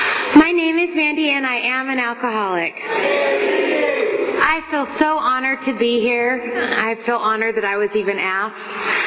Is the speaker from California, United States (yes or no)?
yes; Lemoore, California, United States; I grew up in Lemoore. … born and raised in Lemoore like my father. And I was born in the mid-70s